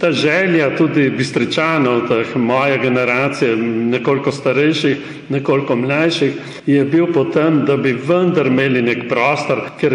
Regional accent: Jasen, Littoral–Inner Carniola, Slovenia; born there; Ja, jaz sem rojen v Jaseno, pred 70 leti

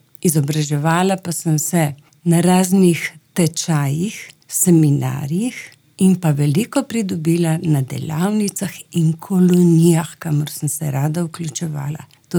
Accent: Ilirska Bistrica, Littoral–Inner Carniola, Slovenia; also born or lived in Postojna / Ljubljana; v bistvu sem se rodila v Postojni … potem pa s 5 letom se je družina preselila v Ilirsko-Bistrico, tako da se imam za domačinko Ilirske Bistrice, kljub temu, da sem potem po vzgojiteljski šoli živela v Ljubljani

